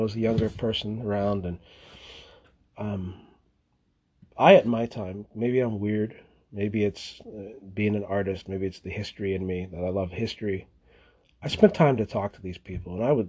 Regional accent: Somerset, Pennsylvania, United States; This is by no means my hometown. My hometown is Somerset, Pennsylvania.

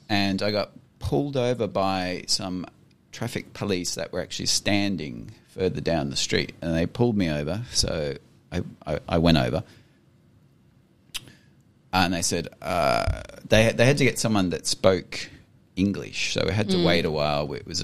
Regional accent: Australia; I said, "I'm from Australia." And I said, "If you're on an orange light in Australia, I'm pretty sure you can go through

